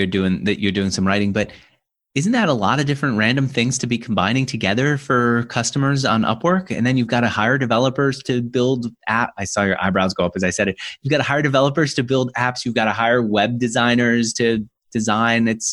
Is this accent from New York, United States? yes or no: yes; New York, United States; I grew up in New York and I didn't even know that that existed until I got to California.